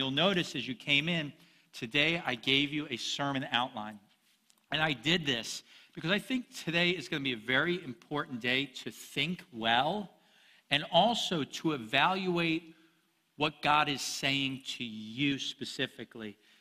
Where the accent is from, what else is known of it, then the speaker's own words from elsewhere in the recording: United States; Now, because we're American Christians, we tend to think very individualistic.